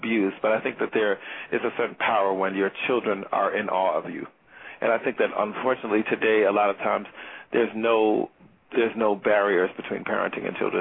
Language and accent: English; Teaneck, New Jersey, United States; also born or lived in Bronx, United States; I grew up in Teaneck, New Jersey. I was born in the Bronx, but raised in Teaneck, New Jersey